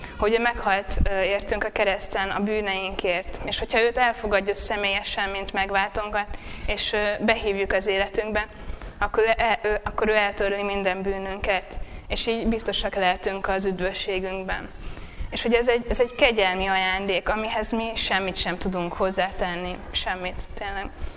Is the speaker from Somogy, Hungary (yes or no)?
yes; Barcs, Somogy, Hungary; moved away as an adult; now in Budapest, Hungary; Az Erikának a húga és Gábornak a felesége. Én is, ahogy a nővérem Barson nőttem fel, 18 éves koromig ott éltem. Amikor egyetemre jöttem, akkor költöztem fel Budapestre.